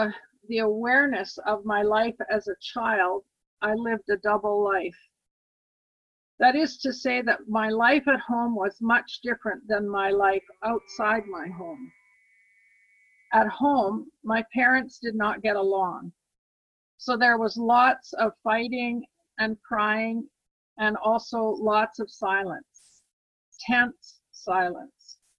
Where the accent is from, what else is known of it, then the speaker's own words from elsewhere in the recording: Saskatoon, Saskatchewan, Canada; So like my grandparents, I grew up in Saskatoon, Saskatchewan.